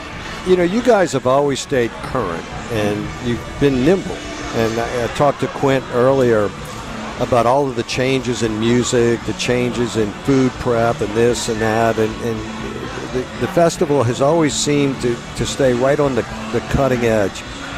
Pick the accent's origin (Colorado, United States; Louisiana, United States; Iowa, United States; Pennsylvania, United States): Louisiana, United States; New Orleans; I mean, just as a traveler, and when I say I'm from New Orleans, to have people tell me about their Jazz Fest experiences